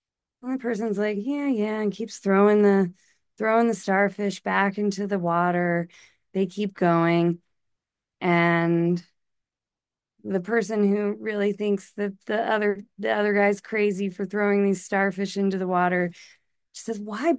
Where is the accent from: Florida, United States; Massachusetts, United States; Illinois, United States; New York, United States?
Massachusetts, United States; Boston; Boston! I grew up in the Boston area.